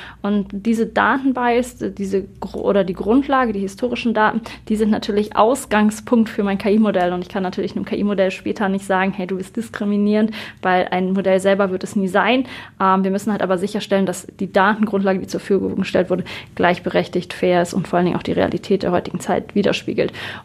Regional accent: Northern Germany, Germany; Ich komme aus dem Norden. Ich habe jetzt schon gesagt, ich habe einen super großen Wasserbezug, eigentlich Timmendorfer Strand.

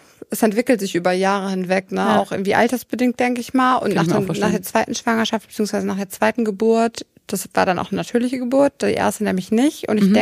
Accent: Berlin, Germany; ich bin 28 und ich komme aus Berlin.

